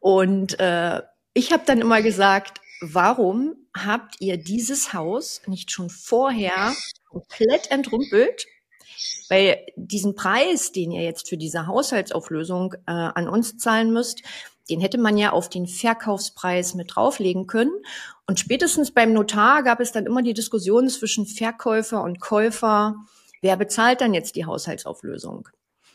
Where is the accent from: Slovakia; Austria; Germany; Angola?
Germany; Burg, Saxony-Anhalt; ich bin in Burg aufgewachsen und die Baustelle meiner Eltern hat mich geprägt. Ich habe also lieber mit Steinen gespielt als mit Barbie-Puppen. Ich bin ein typischer Ossi